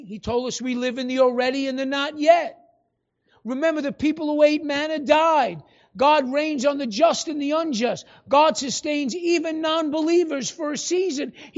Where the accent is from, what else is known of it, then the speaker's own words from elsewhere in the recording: New York, United States; I know. Don't charge me. I'm from New York.